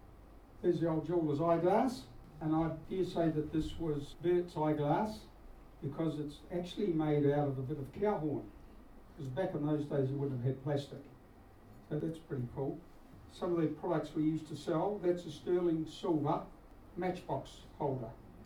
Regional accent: Twyford, New Zealand; As Joyce mentioned, I live in Twyford. I was raised in Twyford, and Barb and I raised our kids out there in Twyford, and we still live there.

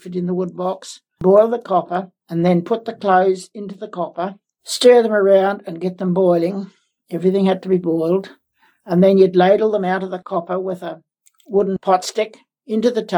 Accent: Pukatitri, Hawke's Bay, New Zealand; So I grew up in Pukatitri in Hawke's Bay. We lived in this wooden house that great-granddad had hewn from the local bush.

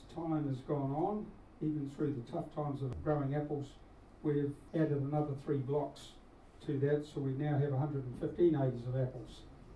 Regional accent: Twyford, New Zealand; As Joyce mentioned, I live in Twyford. I was raised in Twyford, and Barb and I raised our kids out there in Twyford, and we still live there.

